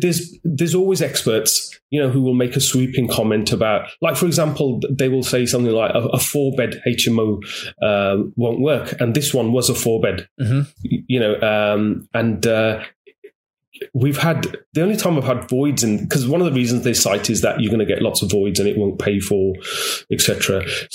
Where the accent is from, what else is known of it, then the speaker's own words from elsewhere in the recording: Birmingham, West Midlands, United Kingdom; now in Solihull, United Kingdom; So I'm from Birmingham. I live in Solihull now, but okay. I was born in Birmingham, and I knew the area.